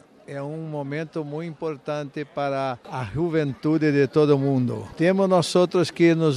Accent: Brazil; Spanish is a second language; yo soy brasileño y este año tenemos la jornada de juventud en Brasil

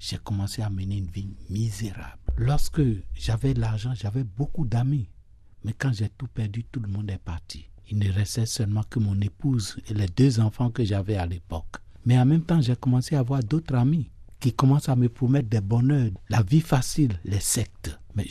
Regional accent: Benin; moved away as an adult; also born or lived in Côte d'Ivoire; je suis originaire du Bénin et en 71, je suis parti en Côte d'Ivoire pour commencer mon travail de réparateur de pneus

